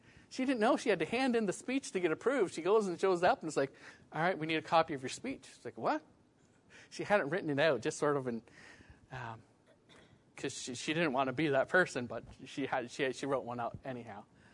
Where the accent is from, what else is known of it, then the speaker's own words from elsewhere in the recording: Canada; we're having a Canadian speaker tonight. Wow. I don't know if any of you have looked at the rankings recently, but I'm sorry to say we got you whooped. We're 2nd, right? The U.S. is 7th for the best places to live.